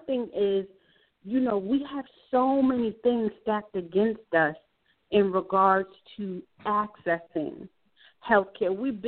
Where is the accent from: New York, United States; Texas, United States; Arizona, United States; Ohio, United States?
New York, United States; Brownsville; I grew up in Brownsville. Like, you seen and heard stuff every day.